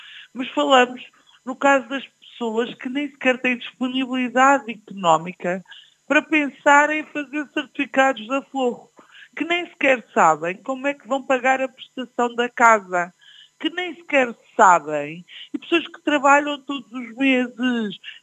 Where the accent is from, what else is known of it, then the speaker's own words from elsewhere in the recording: Portugal; é isto tudo que me preocupa enquanto portuguesa e enquanto cidadã